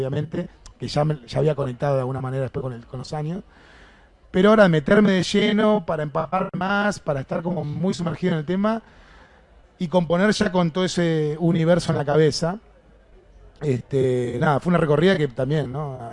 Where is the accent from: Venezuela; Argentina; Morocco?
Argentina; Son parte de nuestra vida. Te gusten o no, son parte de nuestra recorrida como argentinos, ¿no?